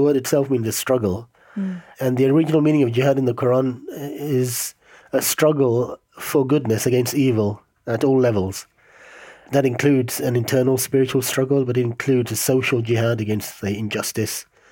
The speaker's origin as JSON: {"language": "English", "region": "London", "country": "United Kingdom", "tie": "born or raised there", "said": "I grew up in London from the age of 5 in the 70s and 80s."}